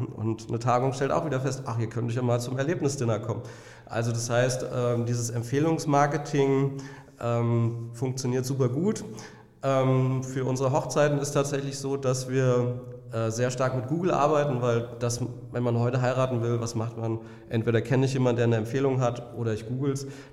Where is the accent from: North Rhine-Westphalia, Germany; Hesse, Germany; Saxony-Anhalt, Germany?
Hesse, Germany; Alsfeld; ich komme aus Alsfeld.